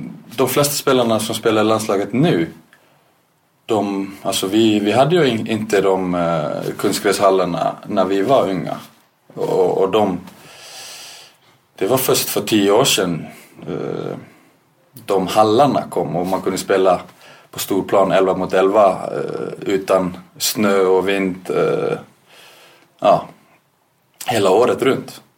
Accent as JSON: {"language": "Swedish", "country": "Iceland", "said": "som islänning så är det klart jag tycker att det är okej med det här spelet."}